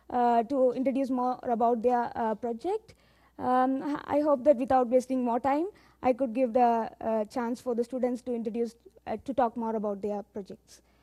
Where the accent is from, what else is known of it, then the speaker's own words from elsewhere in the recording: Sri Lanka; So I come from Sri Lanka.